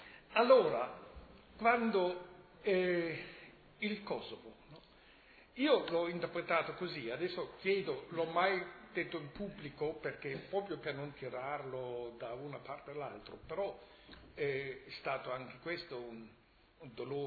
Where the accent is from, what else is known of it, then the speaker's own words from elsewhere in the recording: Germany; Italian is a second language; Io sono tedesco